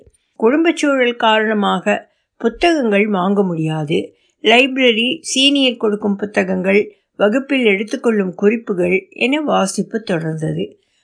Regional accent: Chidambaram, Tamil Nadu, India; சிதம்பரம் நான் பிறந்த ஊர். ஆரம்ப பள்ளி படிப்பு 8வது வரை அங்குதான்.

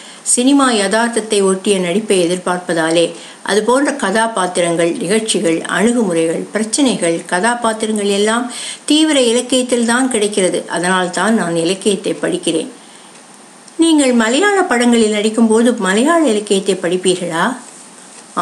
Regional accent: Chengalpattu, Tamil Nadu, India; நான் ஒரு சாதாரண நடுத்தர வர்க்க குடும்பத்தில் பிறந்தவன். செங்கல்பட்டில் வளர்ந்தேன். தாம்பரத்தில் பியூசி படித்தேன்.

